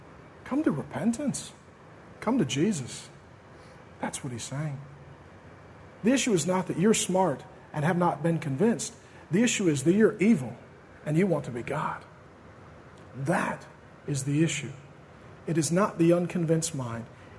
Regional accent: Seattle, Washington, United States; I grew up in South Seattle, originally between West Seattle and more down by White Center, toward West Seattle. My family moved to SeaTac when I was about 10. I love this area.

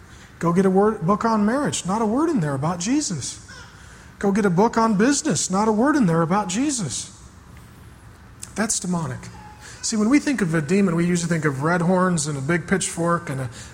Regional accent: SeaTac, Washington, United States; I grew up down in SeaTac in a rough area, and you needed a big brother.

